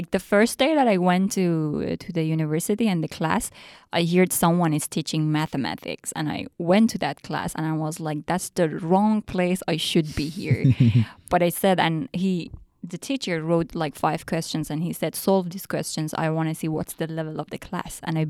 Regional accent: Iran; accent: Iranian; English is a second language; I came from Iran, as a person who lived in Iran. So my accent was Iranian.

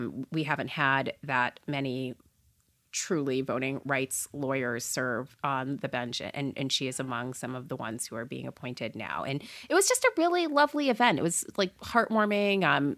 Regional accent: Port St. Lucie, Florida, United States; I grew up in Port St. Lucie, Florida

